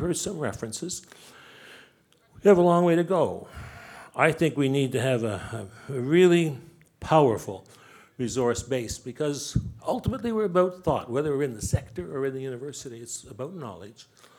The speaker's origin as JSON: {"language": "English", "region": "British Columbia", "country": "Canada", "said": "I do come from Anglophone North America, and maybe particularly because I come from British Columbia"}